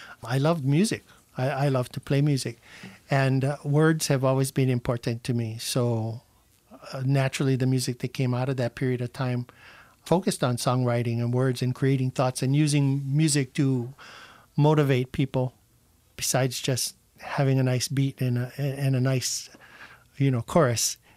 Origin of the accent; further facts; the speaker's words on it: Kaneohe, Hawaii, United States; also born or lived in Kahului; I grew up in Kaneohe, my formative years. And then by the time I was nine, we had moved down the road to Kahului.